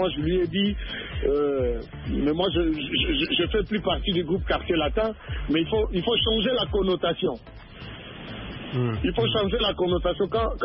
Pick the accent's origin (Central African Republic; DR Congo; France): DR Congo; on a été au Congo, on a grandi au Congo